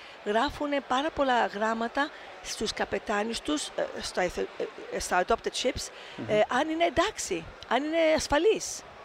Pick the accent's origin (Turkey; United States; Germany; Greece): United States; New York City, New York; Greek is a second language; γιατί είμαι από Νέα Υόρκη και ήμουν εκεί το καλοκαίρι